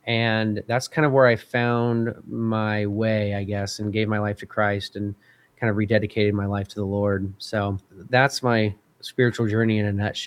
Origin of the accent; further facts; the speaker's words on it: Kansas, United States; I grew up in Kansas